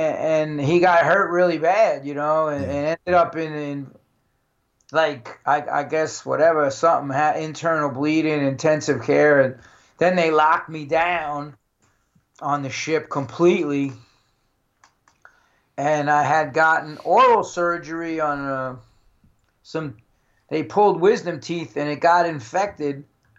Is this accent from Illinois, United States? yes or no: no; New York, United States; I'm from New York. I need to get back to the New York.